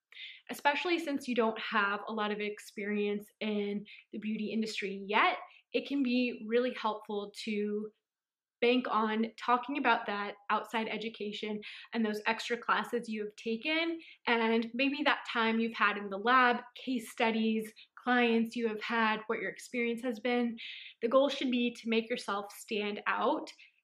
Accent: San Francisco, California, United States; I'm from San Francisco, California.

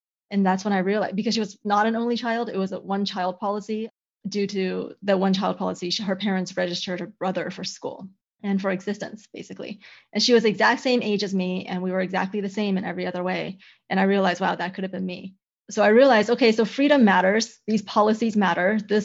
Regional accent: China; also born or lived in Hong Kong; now in United States; So I grew up both in China and the US. And after college, I went back and lived in Hong Kong for a while.

